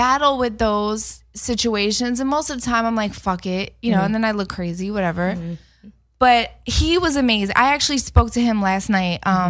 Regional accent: Philadelphia, Pennsylvania, United States; Like, I move in a certain way. I'm from Philly.

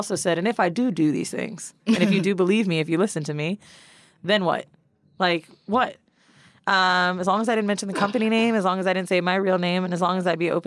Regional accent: Florida, United States; You know I'm from Florida, bitch.

